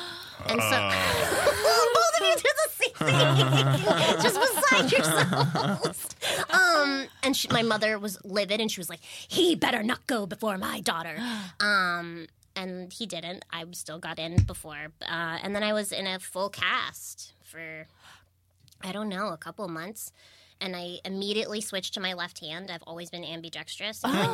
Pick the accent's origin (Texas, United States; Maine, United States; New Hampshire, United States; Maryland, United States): Maryland, United States; Baltimore; born there; oh, I was born in Baltimore, and everybody thought that our au pairs were my mother